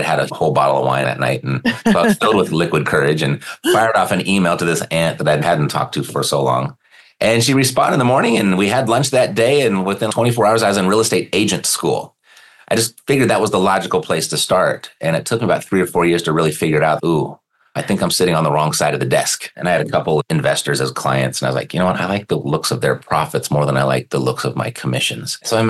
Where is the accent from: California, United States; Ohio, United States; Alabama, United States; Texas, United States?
California, United States; Newport Beach; I was born and raised in Newport Beach, Irvine, California, and very much your lily white yuppie neighborhood at the time.